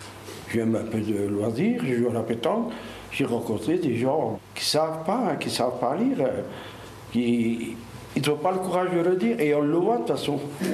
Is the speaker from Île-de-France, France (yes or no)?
no; Grand Est, France; moved away; Je viens d'Alsace, je ne sais pas lire et écrire.